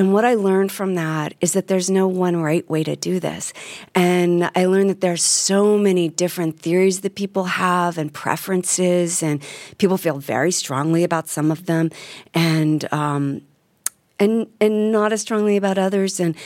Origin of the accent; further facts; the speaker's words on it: New York, United States; now in Northwest, United States; When I moved from New York, I wasn't sure what it would be like to be anywhere outside of New York, you know, in this like total egocentric way of New York, being a New Yorker.